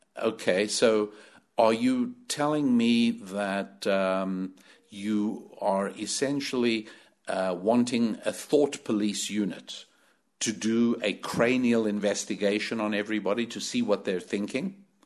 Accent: United States; A third thing is I'm an American.

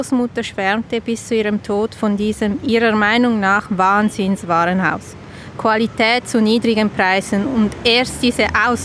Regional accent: Winterthur, Zurich, Switzerland; now in Basel, Switzerland; Ich bin Buchgestalterin und wohne seit 12 Jahren in Basel. Aber ich bin in Winterthur aufgewachsen und ja, komme eigentlich regelmäßig zurück, weil meine Mutter noch da wohnt

